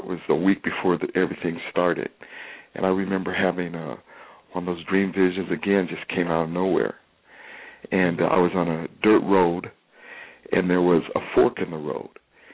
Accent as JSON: {"language": "English", "town": "Boulder", "region": "Colorado", "country": "United States", "tie": "born or raised there", "said": "I grew up in Boulder, one of the few blacks. Grew up in Boulder, ended up walking out at CU, and made the team."}